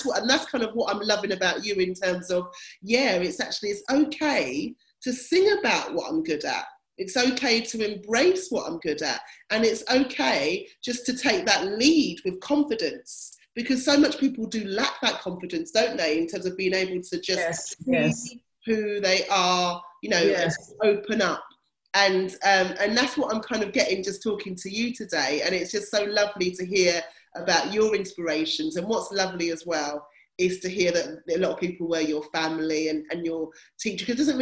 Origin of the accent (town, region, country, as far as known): United Kingdom